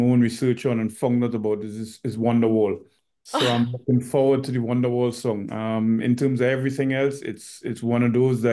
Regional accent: Port of Spain, Trinidad & Tobago; born there; but I was born in Trinidad, in the capital in Port of Spain. Grew up in a family of five.

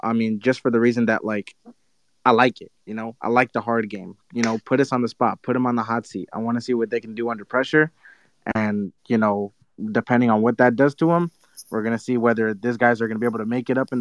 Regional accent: Pasadena, California, United States; I'm from Pasadena, home of the Rose Bowl.

